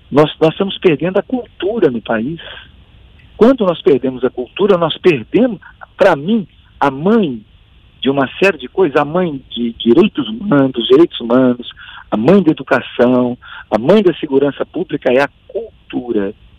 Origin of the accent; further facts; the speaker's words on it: Belo Horizonte, Minas Gerais, Brazil; E eu sou de Belo Horizonte